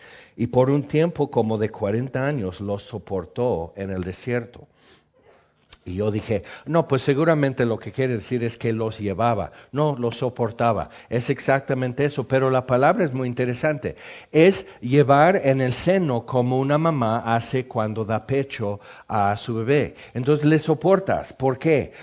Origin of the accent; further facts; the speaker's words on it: California, United States; Hace muchos años, yo tenía como 13 años, era un marzo, me acuerdo, en California, de donde yo soy